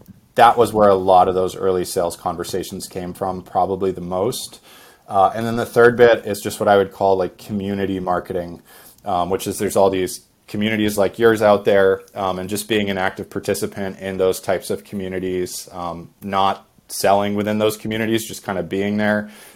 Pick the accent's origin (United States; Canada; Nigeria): United States; Boston, Massachusetts; now in San Diego, United States; We always have been, although we are all initially from the Boston area. That's where we all sort of met and worked together previously. And now Dave is in Boston, but I'm in San Diego